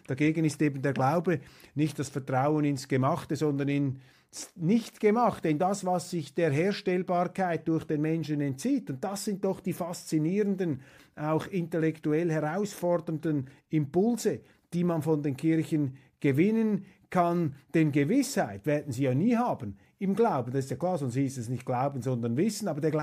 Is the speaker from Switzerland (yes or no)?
yes; Switzerland; Ich als Schweizer bin da natürlich viel zu weit entfernt, um mir ein verbindliches Urteil zu machen